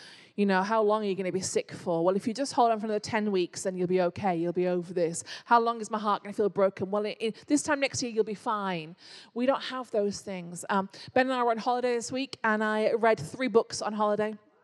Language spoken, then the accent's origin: English; United Kingdom; although it's awkward to talk about because we're British.